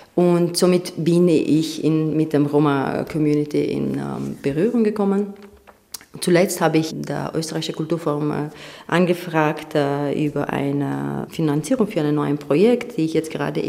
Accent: Romania; now in Vienna, Austria; ich komme aus Rumänien.

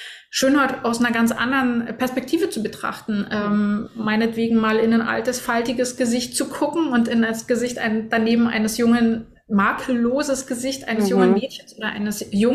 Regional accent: Berlin, Germany; Ich bin ja aus dem Osten. Also ich bin in Ost-Berlin groß geworden, in Berlin-Mitte.

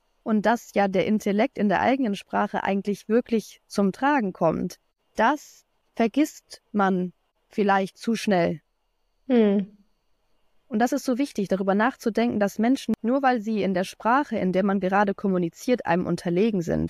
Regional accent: Germany; moved away as an adult; Ich bin ja privilegiert in Deutschland aufgewachsen und habe keinen Akzent.

